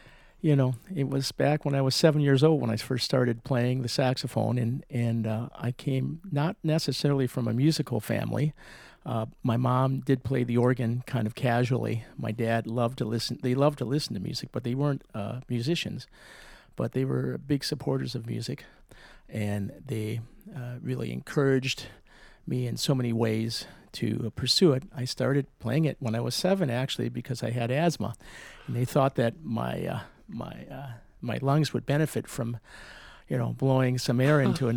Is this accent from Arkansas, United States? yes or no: no; Wauwatosa, Wisconsin, United States; now in East Lansing, United States; And I grew up in Milwaukee, Wisconsin, in Wauwatosa, matter of fact. So this is like coming home for me, from East Lansing.